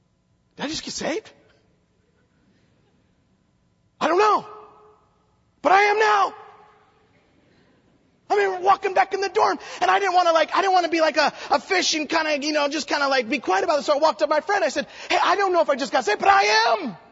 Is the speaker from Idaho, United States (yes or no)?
yes; Twin Falls, Idaho, United States; I grew up in Twin Falls, Idaho